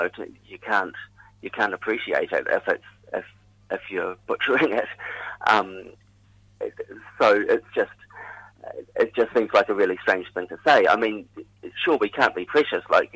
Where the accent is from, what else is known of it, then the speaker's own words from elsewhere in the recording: New Zealand; something I wanted to do as a New Zealander, you know, both to help keep the language going as well as kind of to help with my own identity.